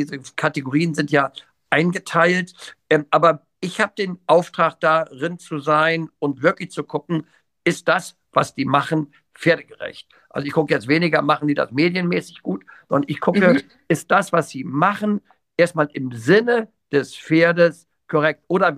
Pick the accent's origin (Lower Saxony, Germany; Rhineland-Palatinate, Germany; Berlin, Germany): Lower Saxony, Germany; weil ich eben aus der normalen, anführungsstrichen ländlichen Reiterei komme, in der Nähe Hannovers, Reitverein Führige, da bin ich reiterlich in Anführungsstrichen groß geworden.